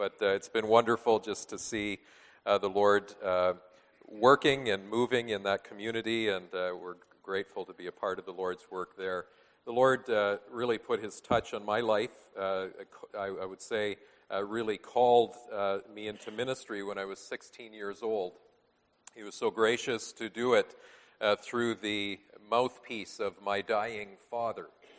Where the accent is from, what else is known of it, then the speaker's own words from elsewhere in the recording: St. Jacobs, Ontario, Canada; By way of introduction, I come from the St. Jacobs area, Waterloo County.